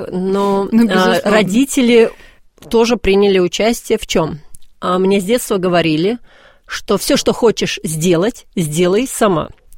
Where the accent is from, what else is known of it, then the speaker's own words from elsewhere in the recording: Moscow, Russia; вообще я родилась и выросла в Москве, и в 4 поколениях мы москвичи, мои предки здесь владели заводами и доходными домами в Москве